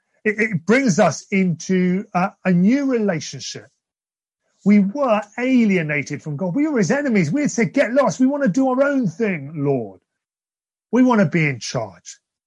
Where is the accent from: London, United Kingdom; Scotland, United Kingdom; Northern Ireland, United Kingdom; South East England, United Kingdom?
London, United Kingdom; Wallington; as some of you will know, when I was a teenager, we moved away from Wallington and we went up north of the river, my family. And I started a new school.